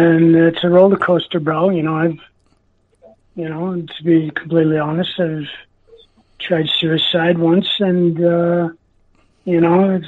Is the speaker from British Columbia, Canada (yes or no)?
yes; Enderby, British Columbia, Canada; So props to my hometown, Enderby, British Columbia.